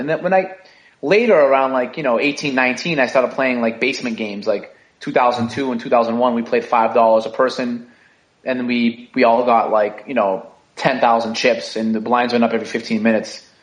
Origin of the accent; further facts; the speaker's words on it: Brockton, Massachusetts, United States; I was born and raised in Brockton, Massachusetts. It's like a pretty nitty-gritty, city. It's got about 120,000 people south of Boston